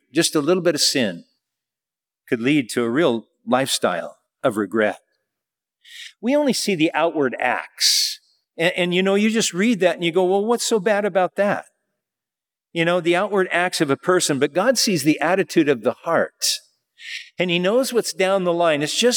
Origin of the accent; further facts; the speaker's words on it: Germany; I'm from Germany.